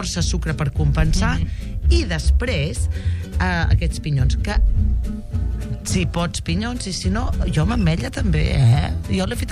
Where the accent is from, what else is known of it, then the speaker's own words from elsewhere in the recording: Catalonia, Spain; la Catalunya Vella, que és d'on som, bueno, d'on sóc jo